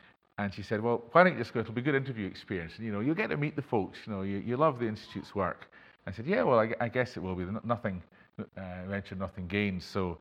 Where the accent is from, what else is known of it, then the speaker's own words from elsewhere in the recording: Stirling, Scotland, United Kingdom; Born and bred in Stirling, I was converted to faith in the Lord Jesus Christ just towards the end of my school days.